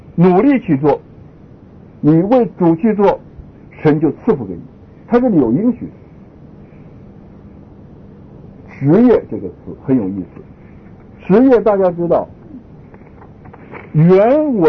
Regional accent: China; 我们中国人积攒财富就为这些，积攒财富就为了子女

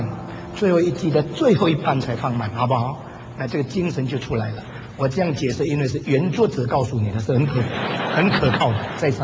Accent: China; 以后呢我们中国人要记得 copyright 已经是犯法了

